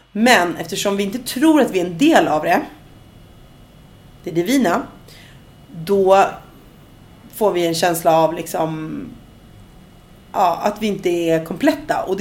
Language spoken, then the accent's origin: Swedish; Sweden; Jag är svensk och jag har latinamerikansk påbrå och jag är mamma och jag är kvinna